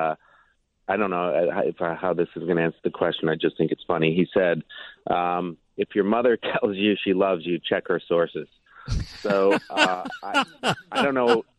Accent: Neenah, Wisconsin, United States; I'm not. I'm from Neenah, Wisconsin.

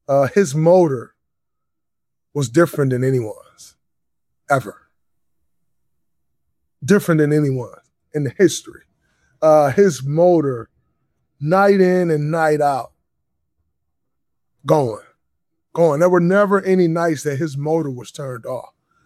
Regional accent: Saginaw, Michigan, United States; I grew up in Saginaw, Michigan.

